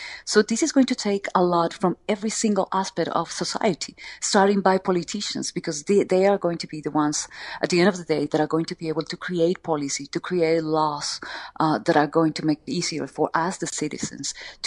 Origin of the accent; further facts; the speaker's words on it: Peru; English is a second language; I am from Peru. I was born in Peru, so I am very close to the Amazon jungle and to nature, basically.